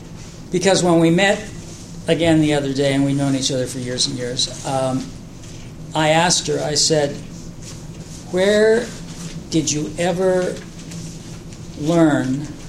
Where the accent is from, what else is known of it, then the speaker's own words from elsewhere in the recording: Los Angeles, California, United States; and I grew up in Los Angeles.